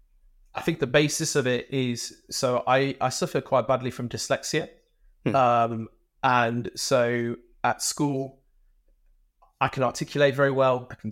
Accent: United Kingdom; now in Netherlands; I'm British, but I live in the Netherlands. I'm just a little bit outside of Amsterdam.

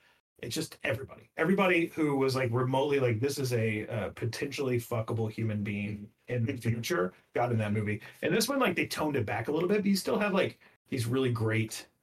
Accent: Oklahoma, United States; And so I grew up in Oklahoma and that's what it was.

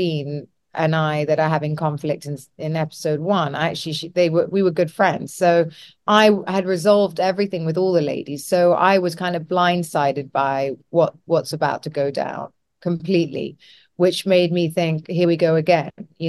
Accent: United Kingdom; So when I'm very British, I'll, you know, ask me a question, I'll give you the answer

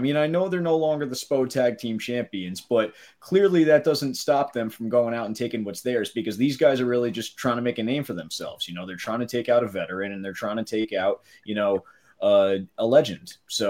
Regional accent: New York, United States; I could say as a New Yorker, I don't hear that as frequently as one who is in Philadelphia might imagine

